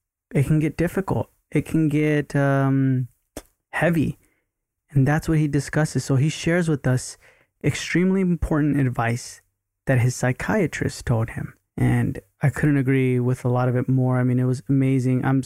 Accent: Rosenberg, Texas, United States; also born or lived in Sugar Land; now in Los Angeles, United States; I'm from Rosenberg, Richmond. Then we moved to Sugar Land. So that's why I was like, oh, okay. Houston.

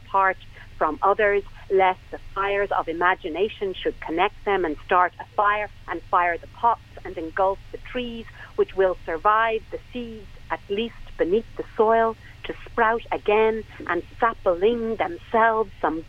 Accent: India; But India is very much a part of who I am. And as I say to people, if I'm Indian, then I'm Tamil. So, India is a very huge part of my life and of who I am.

